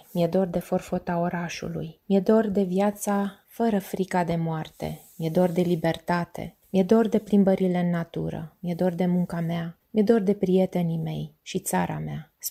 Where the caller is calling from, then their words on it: Los Angeles, California, United States; din Los Angeles.